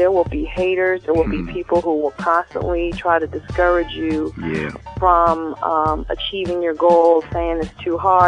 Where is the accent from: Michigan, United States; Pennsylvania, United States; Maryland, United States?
Pennsylvania, United States; Philadelphia; I mean, I grew up in Philly, so, you know, I've got that whole Philly town.